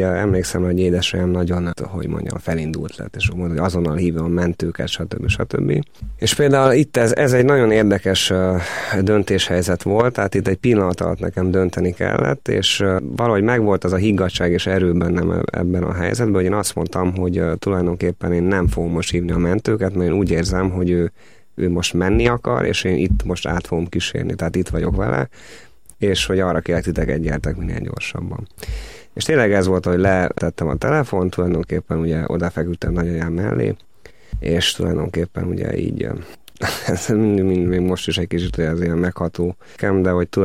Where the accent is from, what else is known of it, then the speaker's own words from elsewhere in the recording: Hungary; born there; egy olyan országban, Magyarországra születtem magyarként, ahol én most vagyok.